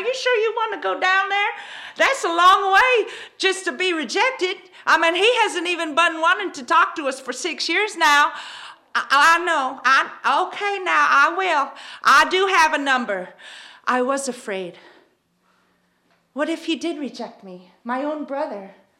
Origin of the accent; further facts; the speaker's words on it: Alaska, United States; Hi, I'm from Alaska. I just got here, and I have a brother.